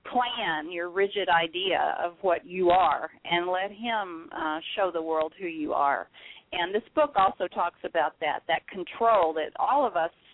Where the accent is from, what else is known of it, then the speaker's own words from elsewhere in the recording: Normal, Illinois, United States; I just had one at Barnes & Noble in Bloomington, Normal, Illinois, which is Normal is my hometown, this past weekend